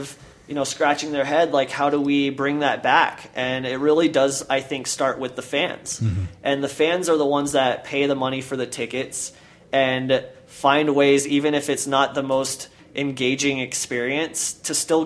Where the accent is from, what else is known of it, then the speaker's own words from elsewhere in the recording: Dallas, Texas, United States; now in Colorado, United States; this is coming from Dallas, so I'm not from Colorado, and I moved out here in 2000